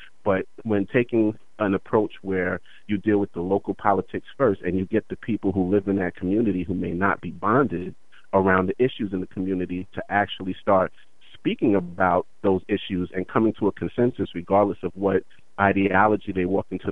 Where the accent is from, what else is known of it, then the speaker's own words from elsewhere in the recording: Brooklyn, New York, United States; Yeah, Brooklyn. Yeah, that's where I'm from, too. So, I mean, I don't live there now, but I travel to New York all the time. But my family's still there.